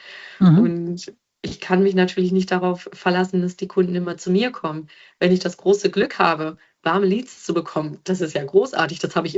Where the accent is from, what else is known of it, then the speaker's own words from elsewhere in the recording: North Rhine-Westphalia, Germany; Ich komme ja nun aus Ostwestfalen, wir sind sehr direkt.